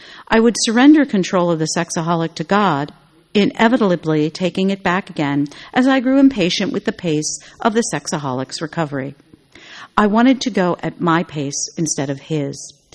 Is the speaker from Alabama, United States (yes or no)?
no; Fairfax, Virginia, United States; from Fairfax, Virginia.